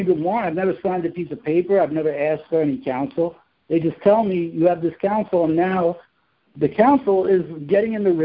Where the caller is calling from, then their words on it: New York, United States; it's a cell number, and I'm in Rockland County.